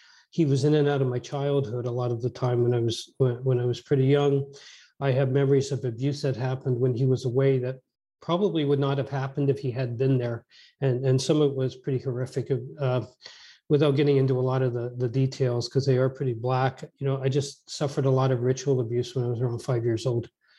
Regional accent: Edmonton, Alberta, Canada; born there; I was born out in Western Canada, in Edmonton, Alberta, the son of an alcoholic, basically.

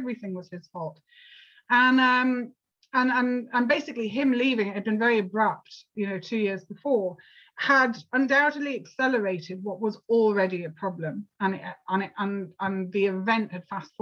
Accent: United Kingdom; I'm sure you realize I'm not American. I'm actually from Saudi Arabia, I joke. But I'm actually from the UK

